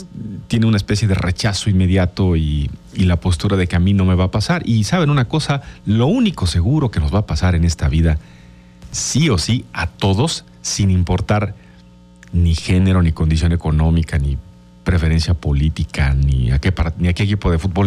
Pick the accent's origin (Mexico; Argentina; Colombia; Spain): Mexico; Porque, miren, es duro decirlo, somos especiales los mexicanos, ¿no?